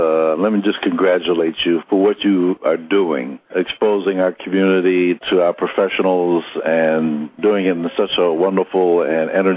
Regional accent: Buffalo, New York, United States; I still enjoy my hometown. I'm still a root for all that is Buffalo.

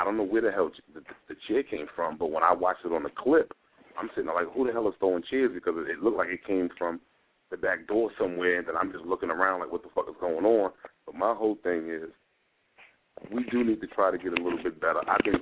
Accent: Bronx, New York, United States; I'm born and raised in the Bronx.

